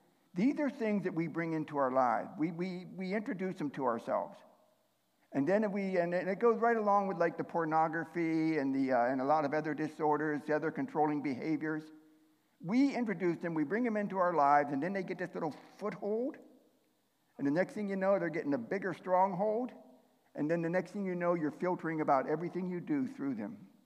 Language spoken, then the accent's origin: English; Ohio, United States; now in Washington, United States; I grew up in Ohio. Oh, now I just lost half my crowd. Okay, let me give you some background. I live in the Pacific Northwest. The state of Washington is where I live now.